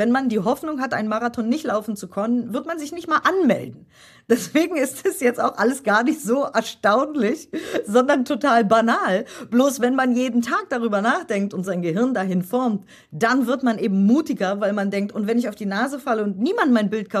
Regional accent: Germany; weil ich bin schon auch sehr deutsch, obwohl ich halb Kroatin bin und so. Mhm. Aber ich bin ja in Deutschland geboren, born and raised, wie man so schön sagt.

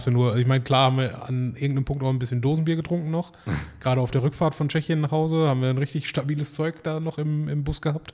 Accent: Duisburg, North Rhine-Westphalia, Germany; wir sind aus Duisburg

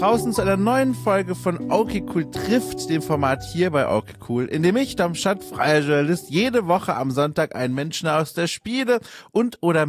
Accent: Bavaria, Germany; Ich bin aufgewachsen in Süddeutschland, in Franken, in einem kleinen Dörfchen und wurde dort herangeführt, quasi von Kindesbeinen an die Welt der katholischen Kirche.

